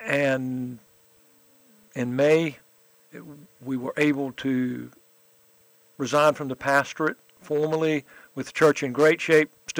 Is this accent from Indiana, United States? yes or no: no; South Carolina, United States; born there; I was born in South Carolina, educated in upstate at Wofford, and then I live in the Midlands.